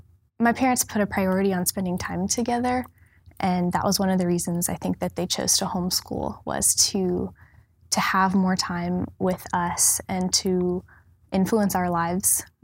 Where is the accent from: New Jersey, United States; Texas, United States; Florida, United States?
Texas, United States; Houston; I was homeschooled, and I'm born and raised in Houston. I live in Sugar Land with my family